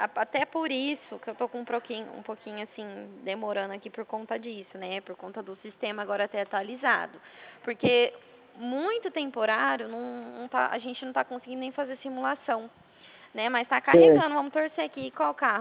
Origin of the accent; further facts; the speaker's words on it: Presidente Prudente, São Paulo, Brazil; Não, eu sou daqui da região de Presidente Prudente, você conhece?